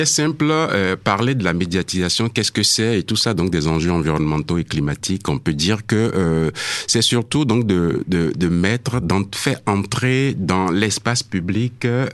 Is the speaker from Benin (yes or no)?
yes; Benin; J'ai d'abord été dans une première vie journaliste dans mon pays d'origine qui est le Bénin, en Afrique de l'Ouest.